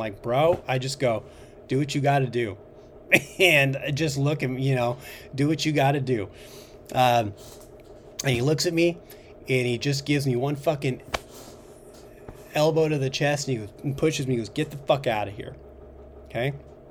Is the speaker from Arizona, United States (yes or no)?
no; Montana, United States; I'm from Montana, dog.